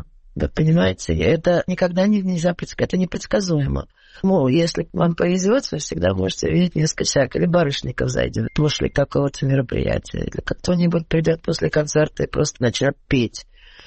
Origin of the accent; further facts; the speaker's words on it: Saint Petersburg, Russia; у меня муж украинец из Одессы, я из Санкт-Петербурга, из Ленинграда.